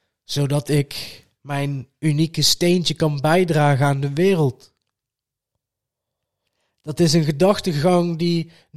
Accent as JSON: {"language": "Dutch", "country": "Netherlands", "said": "Nou, we zijn Nederlanders. Wat doen wij in de winter?"}